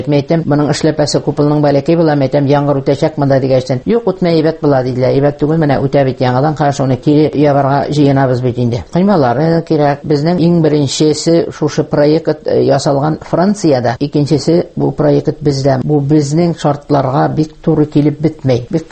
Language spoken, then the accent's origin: Tatar; Izhbaykino, Tatarstan, Russia; Туган ягым Әгерҗиягы Ижбәйкинеке мин 41 елның 16 маенда туганмын мин.